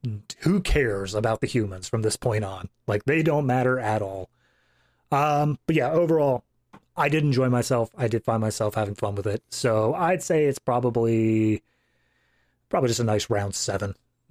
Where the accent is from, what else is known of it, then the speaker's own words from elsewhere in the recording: United States; Look, I'm from America. Any other form of currency is just wrong.